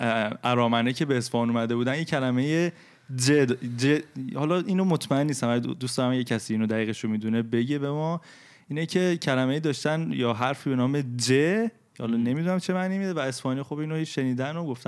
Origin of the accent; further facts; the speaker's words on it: Isfahan, Iran; اونا گفتن ای شما مثلا ما رو اصفهانی دا اینا، گفتیم بله.